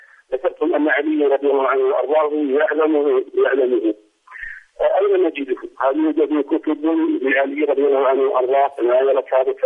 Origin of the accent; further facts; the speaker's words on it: Saudi Arabia; أنا سعودية، أنا سعودية